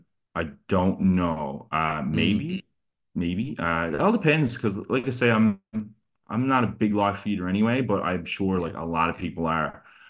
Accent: Newfoundland and Labrador, Canada; Like, I love being a Newfoundlander. I'm very proud to be where I'm from. And I think that my heritage and being part of the fishery just keeps me close to home.

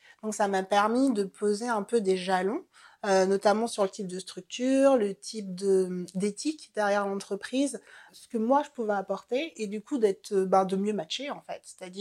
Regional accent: Marie-Galante, Guadeloupe, France; Moi, je viens des Antilles, d'une petite île qu'on appelle Marie-Galante.

